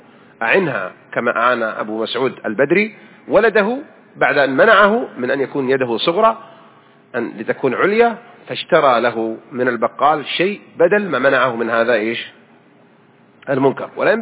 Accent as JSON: {"language": "Arabic", "town": "Mecca", "region": "Makkah Province", "country": "Saudi Arabia", "tie": "born or raised there", "said": "وهذه كانت عادة وأنا أذكرها وأنا صغير في مكة"}